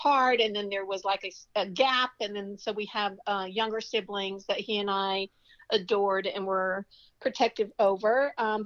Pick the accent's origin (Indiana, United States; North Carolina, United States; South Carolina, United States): North Carolina, United States; now in Seattle, United States; I am originally from North Carolina. I currently reside in Seattle. I am a member of the Lumbee tribe.